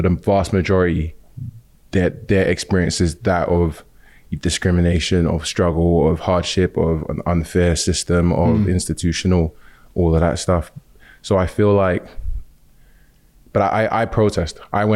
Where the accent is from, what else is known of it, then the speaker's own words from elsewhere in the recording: United Kingdom; I'm English, like what am I gonna say? Like, you know, it just didn't, and I'm Nigerian as well.